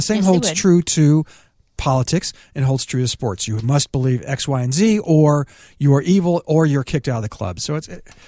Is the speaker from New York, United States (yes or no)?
no; San Diego, California, United States; born there; I was born in San Diego. I saw the Padres play their first Major League Baseball game when I was 10 years old.